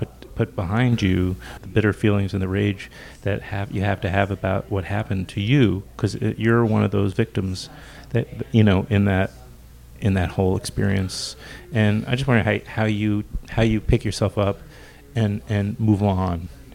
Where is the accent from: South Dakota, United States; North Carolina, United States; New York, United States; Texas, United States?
New York, United States; Queens; I grew up here in New York, too. I grew up in Queens, and I have very vivid memories in 1989 when all that happened.